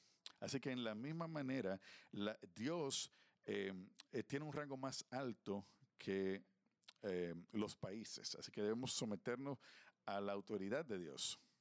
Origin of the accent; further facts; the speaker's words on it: United States; Muchos de nosotros somos americanos y a veces tenemos un entendimiento ceremonial de lo que es la monarquía.